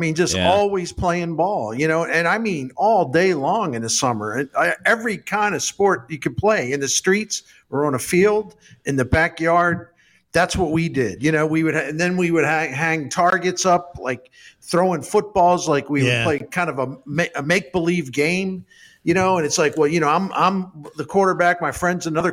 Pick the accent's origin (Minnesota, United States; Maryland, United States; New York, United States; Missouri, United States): Maryland, United States; Annapolis; But I grew up near Annapolis, and I'm a big-time Navy football fan